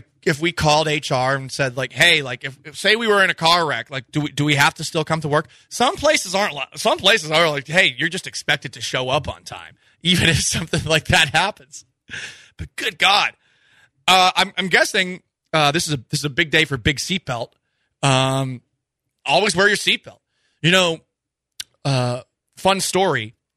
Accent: Massachusetts, United States; I remember the town I was growing up in Massachusetts. I'm 5 years old, and I couldn't get the seat buckled.

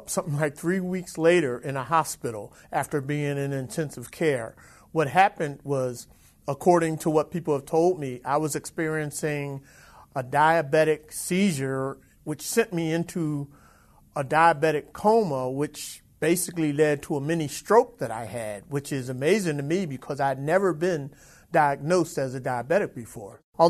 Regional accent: Philadelphia, Pennsylvania, United States; I had an East Coast vacation where I spent some days in Philadelphia, my hometown

